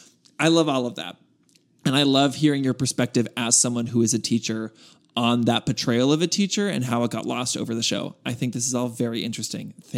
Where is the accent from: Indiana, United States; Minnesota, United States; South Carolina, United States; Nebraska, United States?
Nebraska, United States; now in Tucson, United States; I drove 1,000 miles with only my cat from my hometown in Nebraska to Tucson, Arizona when I was in grad school